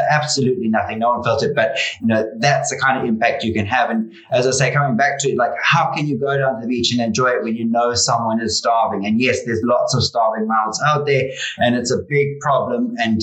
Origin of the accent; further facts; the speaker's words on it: South Africa; obviously at the southern tip in South Africa is where I'm from.